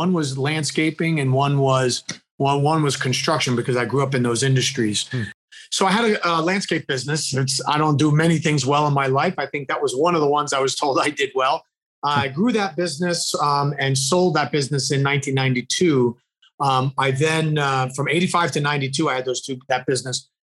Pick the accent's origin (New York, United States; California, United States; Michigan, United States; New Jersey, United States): New Jersey, United States; But I grew up in New Jersey. I'm part of a large family.